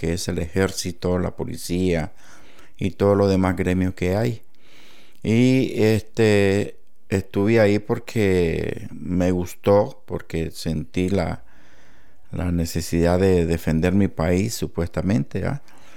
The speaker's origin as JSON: {"language": "Spanish", "region": "Managua", "country": "Nicaragua", "moved": "as an adult", "said": "soy de Managua, Nicaragua. Estoy aquí desde 1991, ya 30 años."}